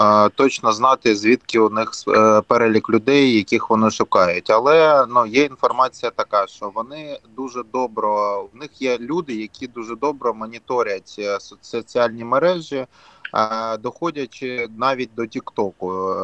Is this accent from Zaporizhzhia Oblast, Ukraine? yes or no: yes; Enerhodar, Zaporizhzhia Oblast, Ukraine; я народився в Енергодарі, все життя живу в Енергодарі